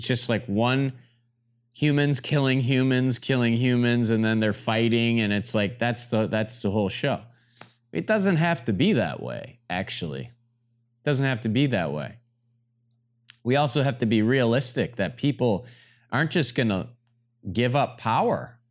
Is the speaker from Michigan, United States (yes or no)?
yes; Clarkston, Michigan, United States; And it was in my hometown, Clarkston, Michigan, which is a random little town. It's not that little anymore, but it's a suburb 45 minutes north of Detroit, Michigan, right?